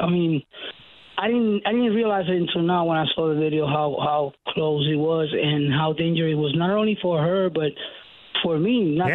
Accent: New Haven, Connecticut, United States; now in East Hartford, United States; This is my barbershop here in East Hartford. I've been in East Hartford. I'm from New Haven, actually. And I ended up moving to Hartford, you know, seeking for opportunities.

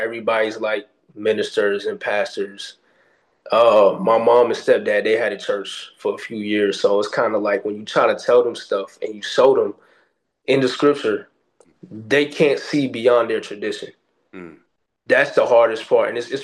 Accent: New York, United States; and I grew up in New York. So I already know that loud mouth talk and all the rah.

